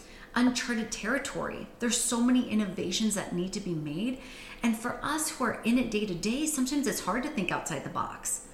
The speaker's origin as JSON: {"language": "English", "town": "Fairfield", "region": "California", "country": "United States", "tie": "born or raised there", "also_born_or_lived": "Berkeley", "said": "So for me, I grew up in Solano County. I went to school K through 12th grade here in Fairfield. I moved out for school. I was living in Berkeley, Oakland area for many years."}